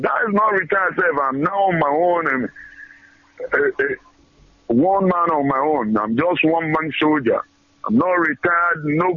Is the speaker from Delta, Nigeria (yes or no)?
yes; Ukwani, Delta, Nigeria; I'm from Ukwan, a local government area of Delta State.